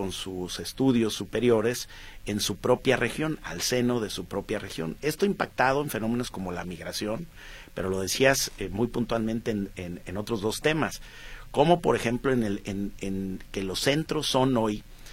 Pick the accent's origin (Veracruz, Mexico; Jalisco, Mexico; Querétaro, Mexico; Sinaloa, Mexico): Jalisco, Mexico; yo soy del sur de Jalisco, no soy nacido en Guadalajara, y a mí todavía fue de las últimas generaciones que nos tocó emigrar a la capital del estado para poder seguir estudiando